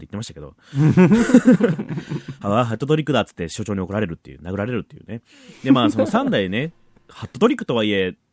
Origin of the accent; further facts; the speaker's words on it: Fukuoka, Japan; 地元の福岡で働いてる時は車で営業車に乗って3年間分回してましたからね